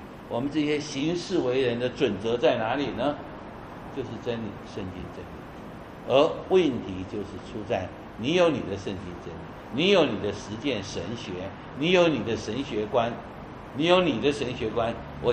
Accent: Taiwan; 我们是1949年从中国大陆到台湾去的，所以严格起来讲，这个很好解释，我是台湾的中国人。

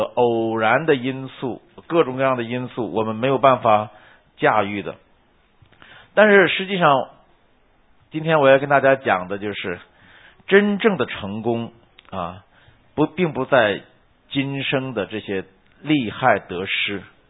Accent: China; 我记得我小时候在中国念书的时候，讲有一个说法哈

